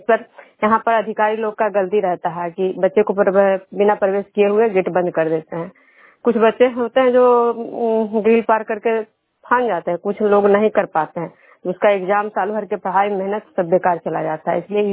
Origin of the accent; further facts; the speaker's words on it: Vishnupur, Bihar, India; मैं बिष्णुपुर ग्राम खुजरा पंचायत नालंदा जिला नगर नौसा प्रखंड के निवासी हूँ।